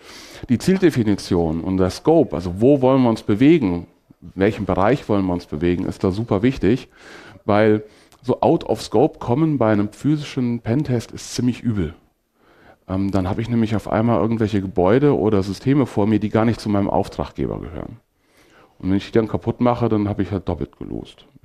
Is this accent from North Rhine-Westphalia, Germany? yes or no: no; Haiger, Hesse, Germany; Ich bin jetzt 42 plus 1. Ich komme aus Haiger, sagt keinem was, ist in Mittelhessen.